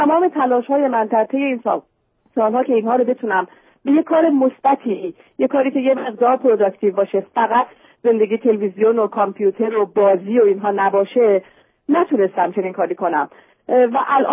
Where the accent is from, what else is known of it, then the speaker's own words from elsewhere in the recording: Iran; moved away as an adult; now in United States; من امریکا 2 سالم هست که ما از ایران به امریکا مهاجرت کردیم